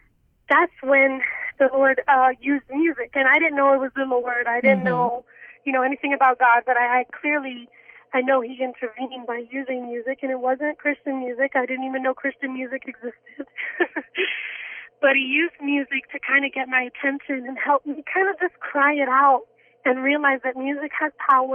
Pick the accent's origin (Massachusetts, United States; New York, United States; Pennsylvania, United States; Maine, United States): New York, United States; Brooklyn; I grew up in Brooklyn, New York. Back when I grew up, in the neighborhood that I did, it was a rough neighborhood.